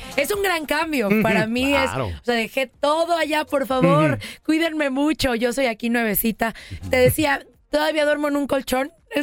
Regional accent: Mexico City, Mexico; also born or lived in Monterrey, Mexico / Reynosa, Mexico; Viví también en Monterrey, viví en Reynosa, estudié en la Ciudad de México.

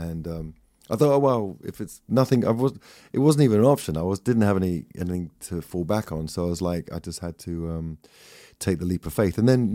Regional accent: England, United Kingdom; I'm English.

